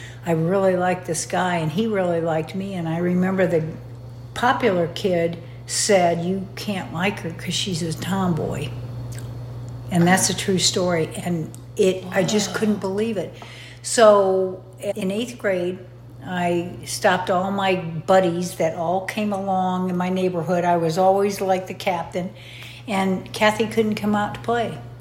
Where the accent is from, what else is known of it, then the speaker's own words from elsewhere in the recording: South Bend, Indiana, United States; South Bend, Indiana. I was the third of seven kids.